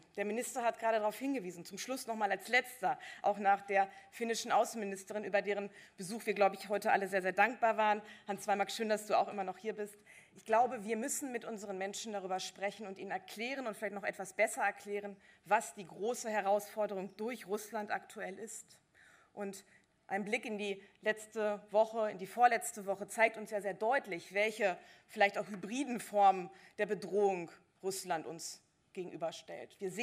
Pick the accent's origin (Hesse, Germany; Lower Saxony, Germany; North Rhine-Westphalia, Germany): Lower Saxony, Germany; da ich als Niedersächsin weiß